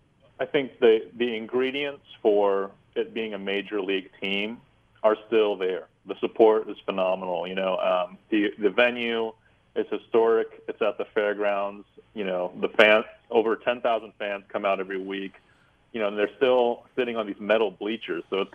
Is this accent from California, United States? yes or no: yes; San Jose, California, United States; I was born and raised in in San Jose, which is 2 hours away, and obviously they have an MLS club down there.